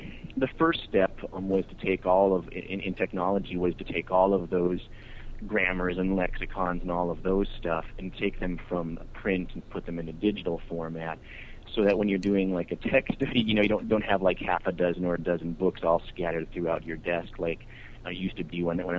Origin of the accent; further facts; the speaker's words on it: Montana, United States; I grew up in Montana, and I was very much I love the mountains and such